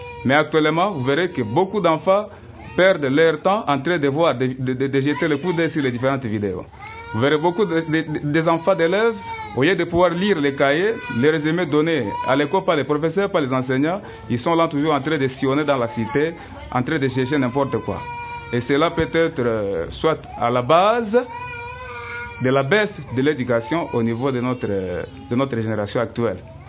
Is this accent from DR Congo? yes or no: yes; DR Congo; ici chez nous en RDC